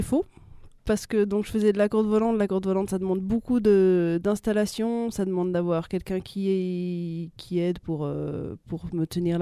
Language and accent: French; Belgium; moi je suis belge, j'ai commencé le cirque il y a très longtemps, quand j'avais 9 ans